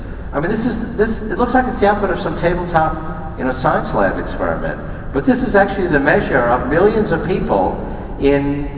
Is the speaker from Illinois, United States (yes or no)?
no; New York, United States; So when I was a high school student growing up in New York, I would hang out at the surplus electronic shops in Canal Street, which is still there